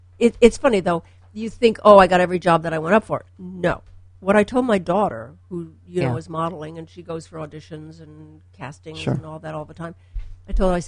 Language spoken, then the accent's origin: English; Chicago, Illinois, United States; No? I'm from Chicago.